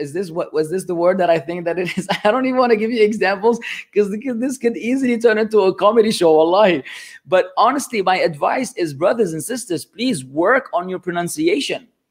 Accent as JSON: {"language": "English", "country": "Lebanon", "tie": "born or raised there", "second_language": "English", "moved": "as an adult", "said": "Now, I'm not a native speaker. In fact, I was born and raised in Lebanon. The first time I ever boarded a plane, I was already 18 years old."}